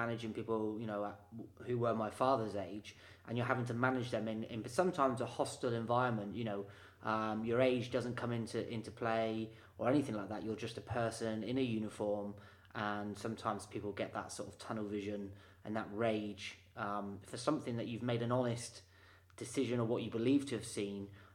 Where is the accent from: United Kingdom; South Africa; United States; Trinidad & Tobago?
United Kingdom; Plymouth, South West England; I grew up in Plymouth, which is a town down in the West Country of the United Kingdom. So very sort of countryside, think beaches and coastlines, very, very pretty, very nice.